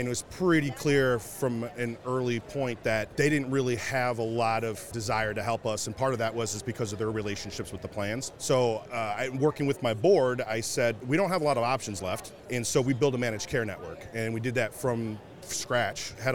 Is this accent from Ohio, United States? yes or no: yes; Columbus, Ohio, United States; I am from Columbus, Ohio.